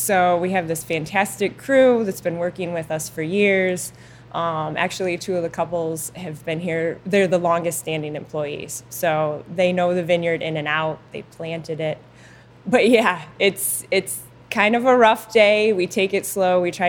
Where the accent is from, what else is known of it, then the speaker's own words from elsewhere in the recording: Traverse City, Michigan, United States; I'm from Traverse City, so our industry was just really starting to flourish back then, about 20 years ago.